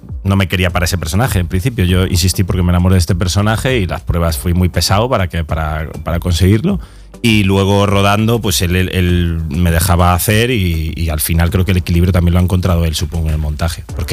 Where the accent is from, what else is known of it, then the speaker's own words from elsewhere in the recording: Galicia, Spain; Yo soy gallego y como gallego no lo conocía.